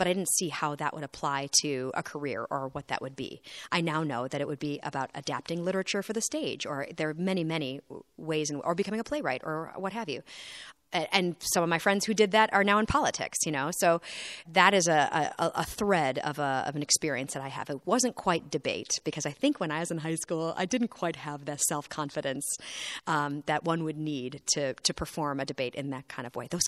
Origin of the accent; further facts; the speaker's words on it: Wisconsin, United States; She's from Washington, but I'm from Wisconsin. We share that.